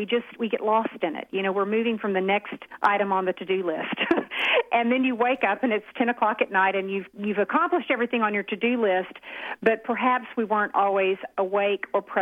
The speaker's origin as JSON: {"language": "English", "town": "Hot Springs", "region": "Arkansas", "country": "United States", "tie": "born or raised there", "said": "a little girl that I taught swimming lessons to in my hometown of Hot Springs, Arkansas"}